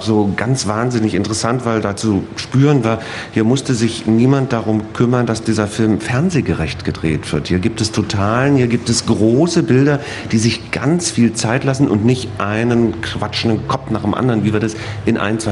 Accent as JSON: {"language": "German", "region": "East Germany", "country": "Germany", "tie": "born or raised there", "said": "Ich bin in der DDR aufgewachsen."}